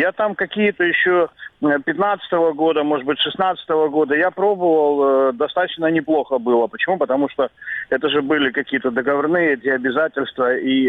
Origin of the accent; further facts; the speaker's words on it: Novhorod-Siverskyi, Chernihiv Oblast, Ukraine; Я сам родом из Черниговской области, это север Украины, Новгород-Северский.